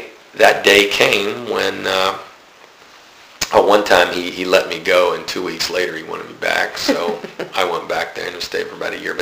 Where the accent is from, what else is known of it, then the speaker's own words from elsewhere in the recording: Fort Pierce, Florida, United States; also born or lived in Nashville; And I'm from Fort Pierce.